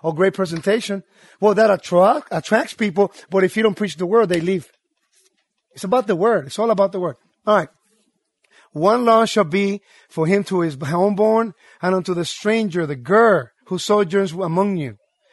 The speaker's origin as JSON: {"language": "English", "country": "Puerto Rico", "second_language": "English", "said": "Because I'm from Puerto Rico. I speak Spanish."}